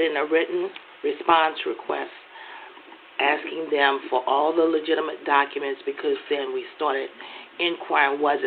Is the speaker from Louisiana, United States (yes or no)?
yes; New Orleans, Louisiana, United States; moved away as an adult; now in Dallas, United States; However, we're from New Orleans.